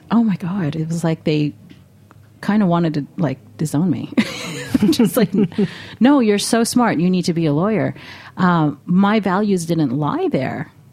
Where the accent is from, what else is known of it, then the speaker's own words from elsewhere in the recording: New York, United States; I grew up in New York City and went to most of my years Catholic schools.